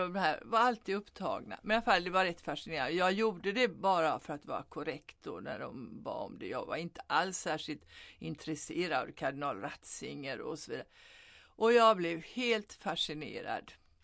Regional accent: Sweden; Och då blev man ju väldigt stolt som svensk.

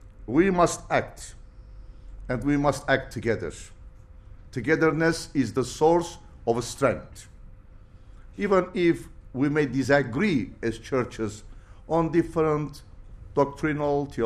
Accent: Lebanon; I come from Lebanon.

